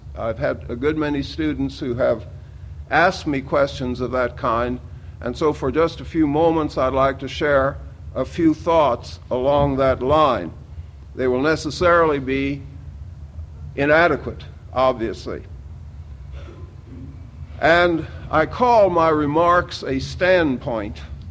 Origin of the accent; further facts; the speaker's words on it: Missouri, United States; also born or lived in Oklahoma; I grew up in Missouri and Oklahoma in a physician's household